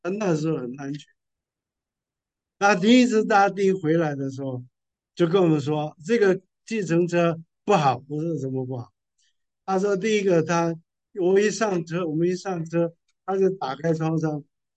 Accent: China; 不像我们中国人以前随地吐痰

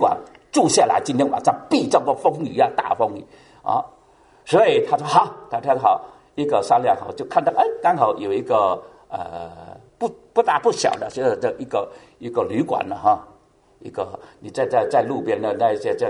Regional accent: Hong Kong; 我们从香港来，我们都知道是吗？

